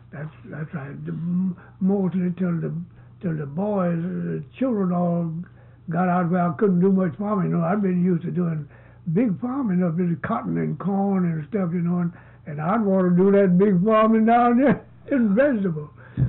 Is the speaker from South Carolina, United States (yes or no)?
yes; South Carolina, United States; I came from South Carolina.